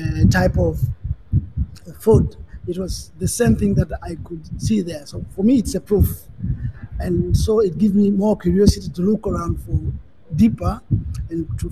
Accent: Tanzania; I'm from Tanzania, and we never had a war in Tanzania.

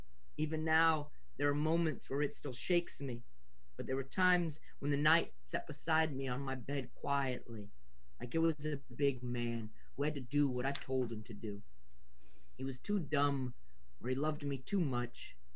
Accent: New Orleans, Louisiana, United States; now in Portland, United States; I'm from New Orleans, and I've been in Portland now. I first moved here in 2004 and left for a little bit, but then came back.

